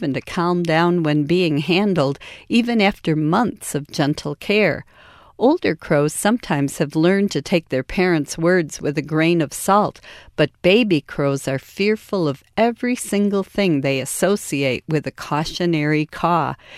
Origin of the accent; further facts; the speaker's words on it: Chicago, Illinois, United States; now in Michigan, United States; Luckily, I was from Chicago and living in Lower Michigan, so I didn't have ravens to confound the issue.